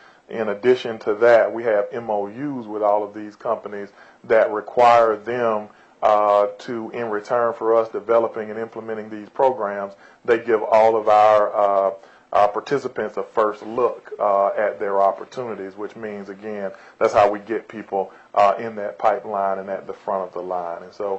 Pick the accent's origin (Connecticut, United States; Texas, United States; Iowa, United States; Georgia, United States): Georgia, United States; accent: twang; this is, I'm sure you can hear it in the twang in my voice. I'm not necessarily from around here. I'm from Georgia.